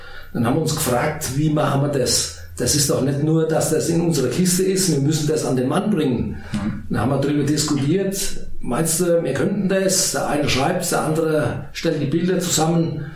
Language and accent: German; Heigenbrücken, Bavaria, Germany; Bei uns im Spessart, in Heidenbrücken, gibt es sowas nicht.